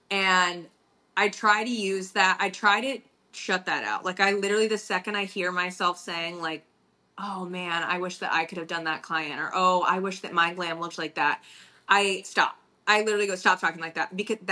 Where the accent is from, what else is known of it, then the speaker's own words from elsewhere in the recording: Minnesota, United States; I moved all over the place, but I grew up in Minnesota mostly.